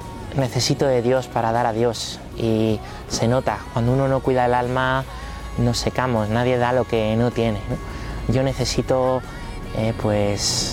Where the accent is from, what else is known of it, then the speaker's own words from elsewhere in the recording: Móstoles, Community of Madrid, Spain; born there; Yo nací en Móstoles, mi parroquia de origen se llama San Simón de Rojas, en el Parque Coimbra. Y bueno, pues yo crecí en mi parroquia